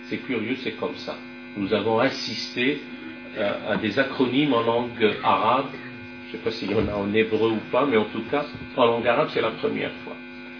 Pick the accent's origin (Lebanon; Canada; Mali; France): France; et chez nous, en France